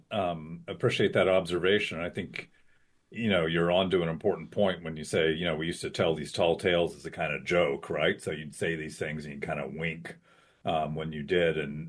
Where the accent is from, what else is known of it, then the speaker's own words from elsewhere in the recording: Texas, United States; But to me, as a Texan, as a historian of Texas's past, I also really appreciate that, right?